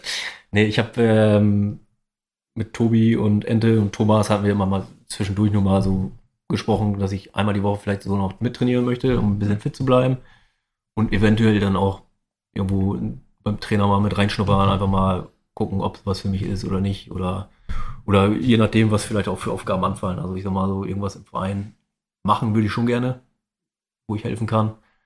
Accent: Meppen, Lower Saxony, Germany; Ja, ich meine, ich komme aus Meppen.

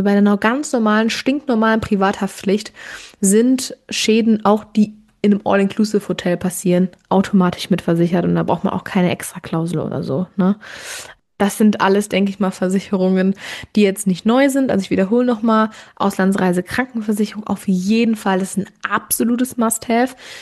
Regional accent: Germany; Ich weiß, dass man auch manchmal als Deutsche zu überempfindlich sind, aber also mein Kind hasst es einfach, von anderen angefasst zu werden.

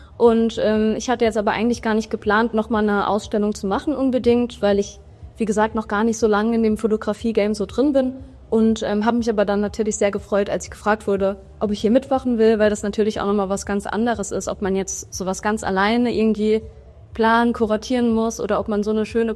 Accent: Homburg, Saarland, Germany; ich bin 25 Jahre alt und ich komme aus Homburg, ist ungefähr eine halbe Stunde hier von Saarbrücken.

